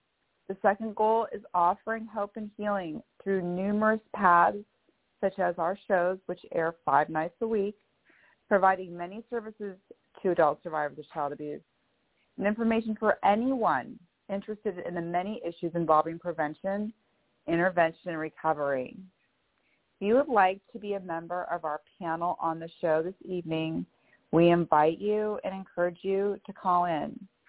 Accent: Bellevue, Washington, United States; I am from Bellevue, Washington.

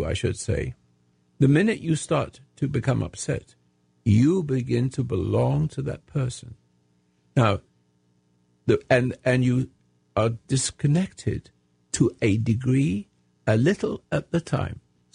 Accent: United States; Yes, I am an American, but I don't belong to my country.

